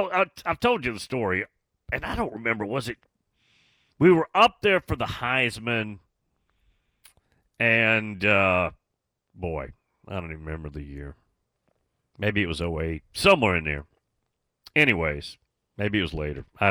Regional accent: Nashville, Tennessee, United States; And they're in awe because I'm from the Nashville area.

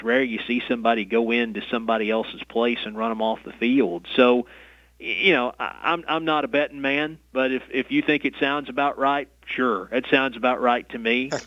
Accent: Morristown, Tennessee, United States; Morristown.

